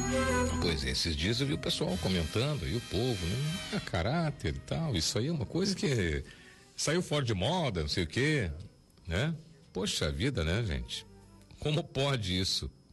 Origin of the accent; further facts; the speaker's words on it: Alegrete, Rio Grande do Sul, Brazil; Eu também sou do Alegrete. Minha terra querida